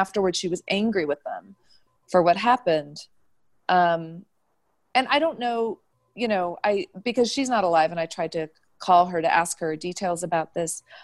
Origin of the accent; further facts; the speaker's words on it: New Mexico, United States; growing up, because people would always, whenever I would say, we're Indian, they'd say, which reservation? And then I would have to backtrack and say, sorry, we're Indian from India. And it was a whole long explanation.